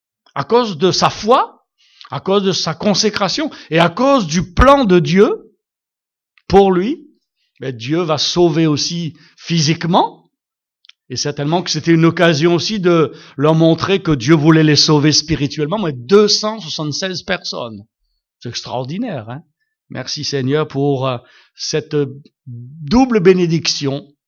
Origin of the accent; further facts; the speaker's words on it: France; Je suis français, alors je peux le dire.